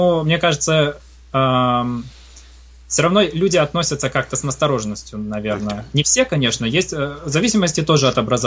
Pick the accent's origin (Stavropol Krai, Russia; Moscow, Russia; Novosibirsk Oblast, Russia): Novosibirsk Oblast, Russia; Novosibirsk; moved away as an adult; now in Germany; я родом из Новосибирска, мне 24 года, я здесь учусь в Германии, поступил на высшее образование. Ну, в России, в Новосибирске я до 19 лет жил, там школу закончил